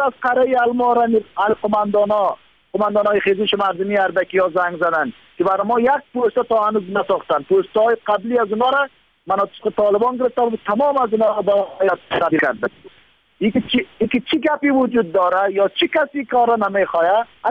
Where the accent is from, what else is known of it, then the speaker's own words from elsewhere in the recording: Faryab, Afghanistan; حالا ما میگم که فاریاب قدر اهمیت داره، خب ما خاطر از این نمیگم که ولایت ما باشه